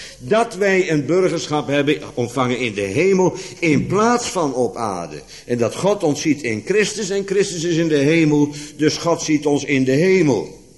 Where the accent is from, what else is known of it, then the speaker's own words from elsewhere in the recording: Netherlands; Laten we als Nederlanders maar niet over koffie gaan praten.